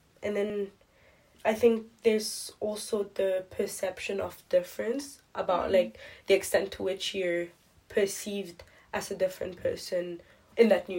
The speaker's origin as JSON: {"language": "English", "country": "France", "tie": "born or raised there", "said": "I grew up in France too."}